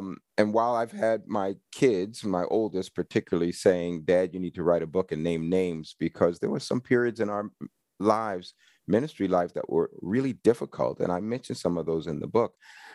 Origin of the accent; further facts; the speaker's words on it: New York City, New York, United States; I mean, I'm from New York City. I liked science and math as a kid. I went to a math high school.